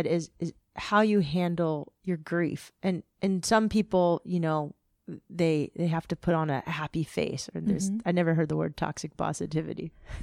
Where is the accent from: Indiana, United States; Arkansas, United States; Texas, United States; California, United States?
California, United States; San Diego; a company I love, founded in 1984 in my hometown of San Diego, that makes healthy products I grew up on.